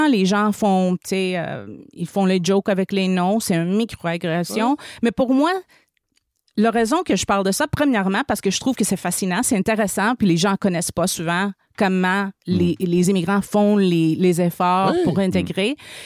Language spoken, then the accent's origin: French; Montreal, Quebec, Canada; Puis finalement, on a déménagé dans une petite ville. Ouais. Je viens de Montréal.